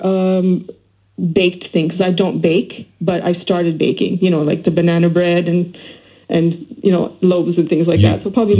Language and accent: English; Montreal, Quebec, Canada; in Montreal from an Italian family that immigrated from Italy in the 1950s. So I grew up trilingual, speaking English and French, because I'm from the French part of Canada.